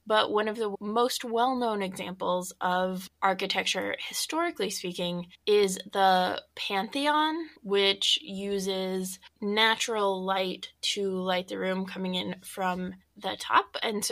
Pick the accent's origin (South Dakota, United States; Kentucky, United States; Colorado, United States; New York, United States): Colorado, United States; As a Coloradan and the only person who apparently did not get a snow-filled Halloween, I'm feeling it in a different way.